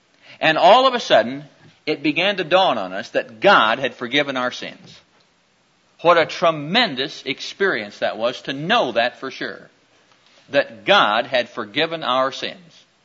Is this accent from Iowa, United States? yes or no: yes; Neola, Iowa, United States; I remember as a kid growing up in Neola, Iowa, down in southwestern Iowa, a town of about 900 folk.